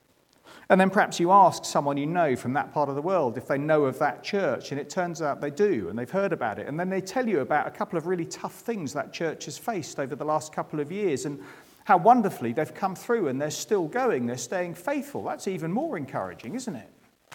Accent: England, United Kingdom; It's something about being English that makes it really, really difficult, doesn't it?

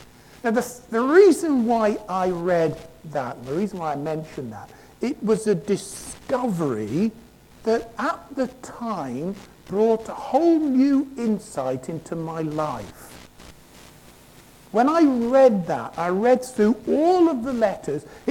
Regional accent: France; grew up, I was born and brought up in France

